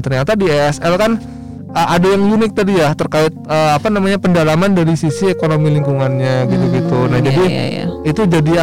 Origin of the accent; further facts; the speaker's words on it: Jambi, Indonesia; Saya dari Jambi